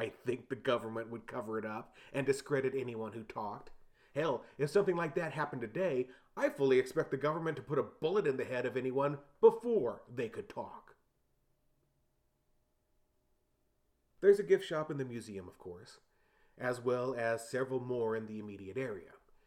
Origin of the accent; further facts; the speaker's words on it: San Antonio, Texas, United States; To be honest, just like my hometown San Antonio, it felt like half of all the restaurants are Mexican food.